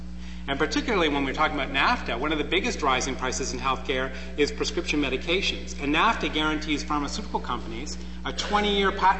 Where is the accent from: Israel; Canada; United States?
Canada; And I'm from Canada.